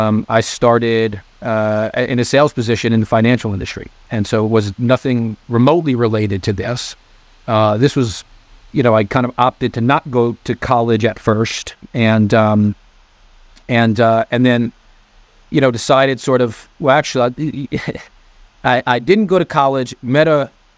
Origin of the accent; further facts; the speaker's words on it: New York, United States; I was from New York originally, moved to the South, went to University of Georgia.